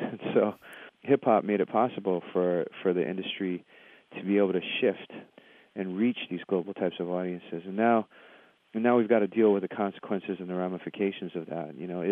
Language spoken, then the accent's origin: English; Honolulu, Hawaii, United States; And I grew up in Honolulu, Hawaii, which is, you know, majority, minority state, whatever that means anymore, you know.